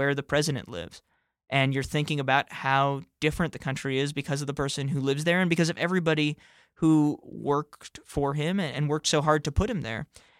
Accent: New York City, New York, United States; I grew up in New York City. I was in 10th grade when 9/11 happened.

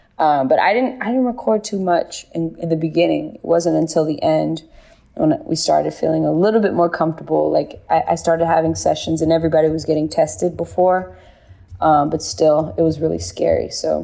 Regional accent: California, United States; Obviously, I'm from the Bay Area, and, you know, the Black Panthers were rich in the Bay Area

